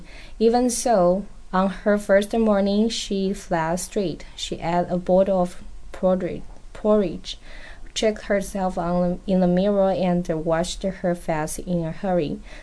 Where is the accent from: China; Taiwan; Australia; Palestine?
Taiwan; Kaohsiung; English is a second language; now in United States; I was born in Taiwan.